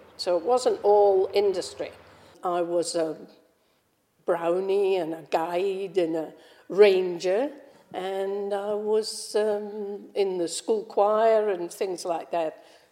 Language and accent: English; Kilmarnock, Scotland, United Kingdom; born there; I was born in Kilmarnock, which is in Ayrshire. It was the town where the first edition of Robert Burns' poetry was published.